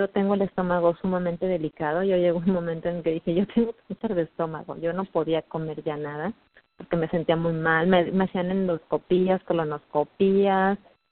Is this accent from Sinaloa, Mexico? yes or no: no; Mexico City, Mexico; now in Ciudad Victoria, Mexico; yo soy de la Ciudad de México, ahorita vivo en Tamaulipas, en Ciudad Victoria